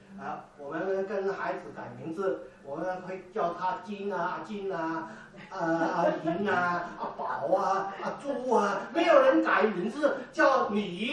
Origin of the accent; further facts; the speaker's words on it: Foshan, Guangdong, China; 我老家是佛山啊，你们中间可能也有佛山人